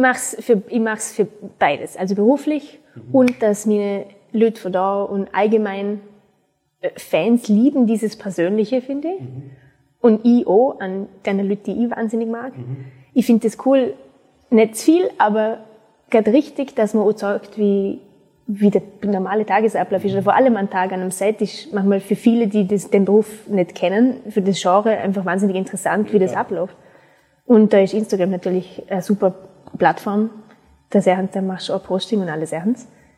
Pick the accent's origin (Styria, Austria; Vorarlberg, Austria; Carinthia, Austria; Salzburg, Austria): Vorarlberg, Austria; ich bin eine sehr stolze Österreicherin.